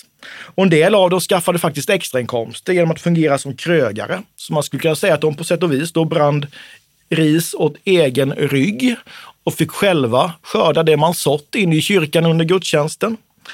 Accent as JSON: {"language": "Swedish", "region": "Småland", "country": "Sweden", "said": "Ja, jag har ju inte heller någon relation till hembränt, fast jag är smålänning."}